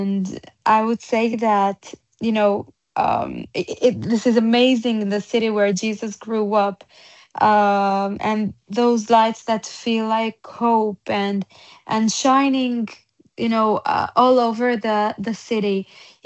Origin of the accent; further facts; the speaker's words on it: Nazareth, Northern District, Israel; English is a second language; So I grew up in Nazareth. I was born in Nazareth as well.